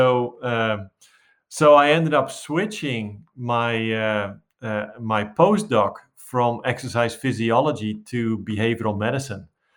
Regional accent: North Holland, Netherlands; now in United States; Born and raised in the Netherlands, just a little south of Amsterdam

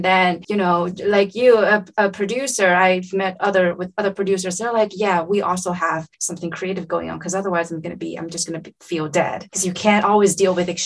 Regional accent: China; I was born and raised in China.

